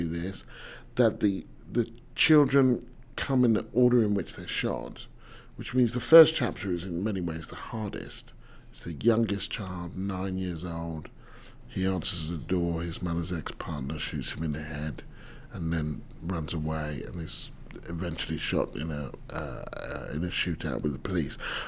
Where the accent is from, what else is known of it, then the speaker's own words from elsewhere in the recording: United Kingdom; I wouldn't even know what they are because I'm British.